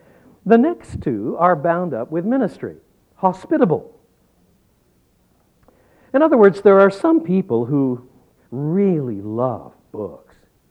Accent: French Canada, Canada; I was brought up in French Canada. The word we have for preacher there is prédicateur.

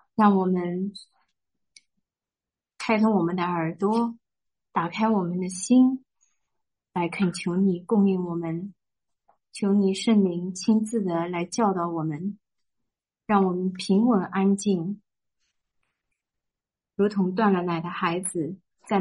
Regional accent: China; 就好像我们中国人那个放那个烟火

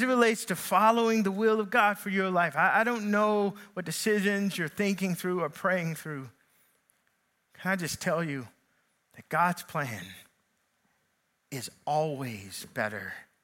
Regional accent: Kentucky, United States; now in Tennessee, United States; Brings me back to my time when I lived in, or when I moved to Tennessee from Kentucky. I started off in ministry as a teenager

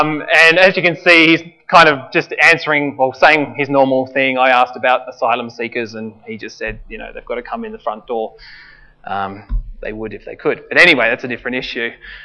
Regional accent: Launceston, Tasmania, Australia; Well, he's from my hometown.

